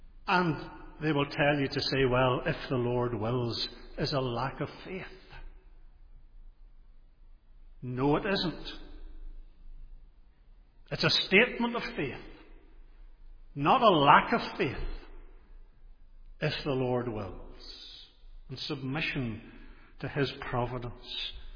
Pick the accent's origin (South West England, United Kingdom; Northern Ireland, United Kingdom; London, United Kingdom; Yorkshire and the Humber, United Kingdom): Northern Ireland, United Kingdom; Portrush; I always remember announcements as growing up in Portrush would be given the following announcements are subject to the sovereign will of God.